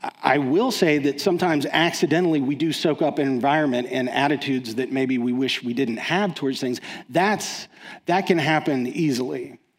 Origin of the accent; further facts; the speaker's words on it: Texas, United States; Now, I'm from Texas.